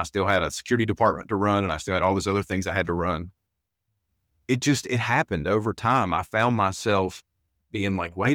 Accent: West Virginia, United States; We're from a place that's poor. We're from Southern West Virginia in the coal fields. There's not a lot of industry down there.

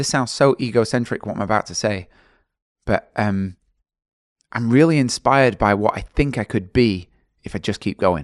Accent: England, United Kingdom; I'm English, right?

